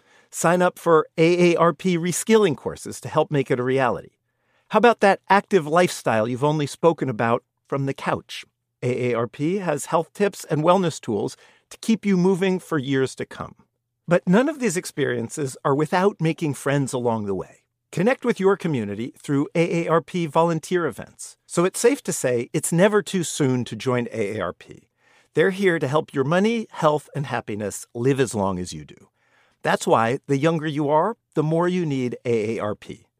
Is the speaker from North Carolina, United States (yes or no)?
no; California, United States; Maybe it's just because I'm from California